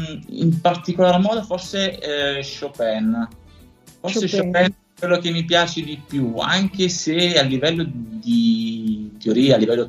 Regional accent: Parma, Emilia-Romagna, Italy; also born or lived in Naples; E quindi diciamo a Napoli ci ha lasciato un po' il cuore, però devo dire che sono cresciuto magari anche a Parma, cioè nella provincia di Parma

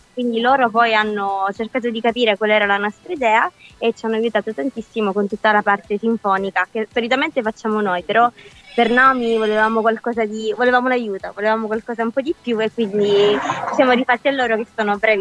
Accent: Sicily, Italy; Noi da siciliane purtroppo viviamo ogni giorno il problema dell'immigrazione

